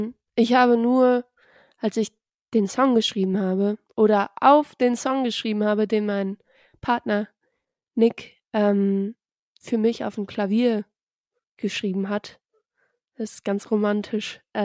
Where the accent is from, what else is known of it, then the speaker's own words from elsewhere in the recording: Germany; Und ich bin Deutsche, ich bin aber auch Kanadierin.